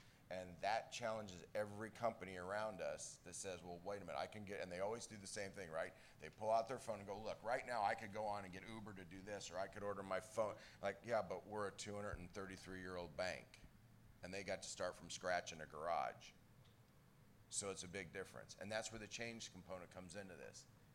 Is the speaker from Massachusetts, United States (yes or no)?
no; Kentucky, United States; I'm a hillbilly from Kentucky and a psychologist by training